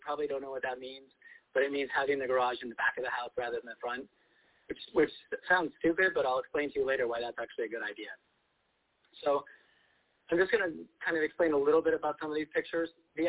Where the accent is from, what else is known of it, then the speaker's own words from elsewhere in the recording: United States; now in Spain; football, or what we call soccer here, is much more interesting than I had been led to believe when I was growing up in the United States.